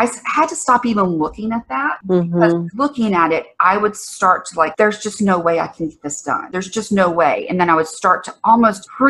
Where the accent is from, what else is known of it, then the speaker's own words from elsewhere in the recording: the South, United States; You know, I grew up in the South.